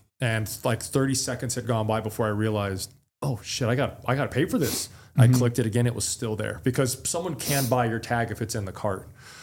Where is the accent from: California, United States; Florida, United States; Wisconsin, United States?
California, United States; Growing up in California, it was kind of difficult.